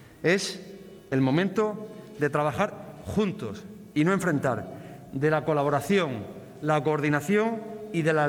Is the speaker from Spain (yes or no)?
yes; Region of Murcia, Spain; Como ya dije, primero soy murciano.